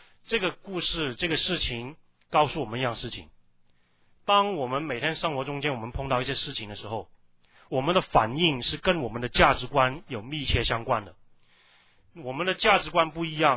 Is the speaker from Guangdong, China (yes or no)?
yes; Guangdong, China; 我们广东人叫做拍拖，拍拖手拉手。